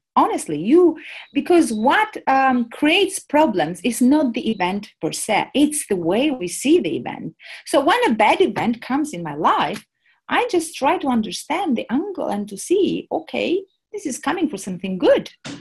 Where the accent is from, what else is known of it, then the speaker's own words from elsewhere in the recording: Albania; I created a big movement in Albania, because I'm from Albania.